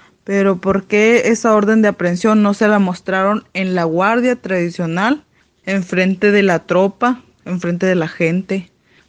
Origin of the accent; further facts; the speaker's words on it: Loma de Bacum, Sonora, Mexico; de aquí, de la tribu Yaqui, de nuestro pueblo de Loma de Baco.